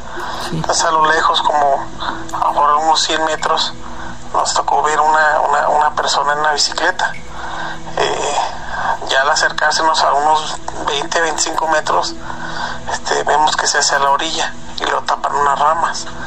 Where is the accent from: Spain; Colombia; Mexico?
Mexico; Guanajuato; soy de acá de Guanajuato.